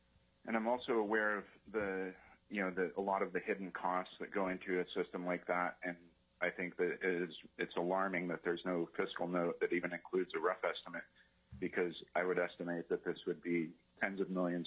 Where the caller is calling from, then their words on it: Anchorage, Alaska, United States; I'm calling in from Anchorage today to oppose SB 39.